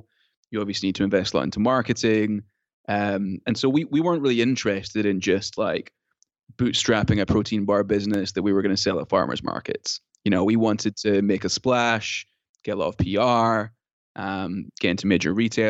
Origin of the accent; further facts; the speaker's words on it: Scotland, United Kingdom; moved away as an adult; now in United States; I'm from Scotland originally and came to the US where I live now for college.